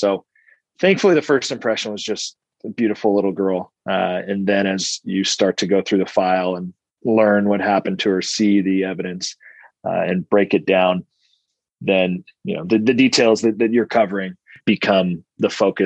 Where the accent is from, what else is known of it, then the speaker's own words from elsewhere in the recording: California, United States; I grew up in San Bernardino County, then came back home for law school and started interning in the DA's office as a law student.